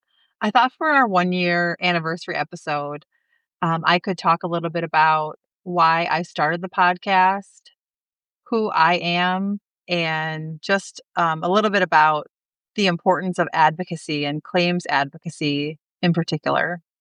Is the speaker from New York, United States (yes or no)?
no; Eden Prairie, Minnesota, United States; also born or lived in New Jersey; I was born in New Jersey. I lived there for 3 years. And then my family and I moved to Minnesota, Minneapolis area, Eden Prairie, Minnesota specifically. I grew up there and had a great, it was a great place to grow up.